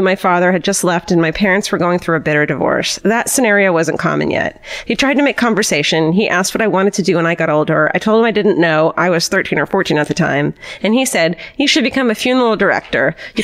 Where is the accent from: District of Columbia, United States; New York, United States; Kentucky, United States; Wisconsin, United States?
New York, United States; Brooklyn; I grew up in Bensonhurst, Brooklyn during the reign of the Gambino crime family.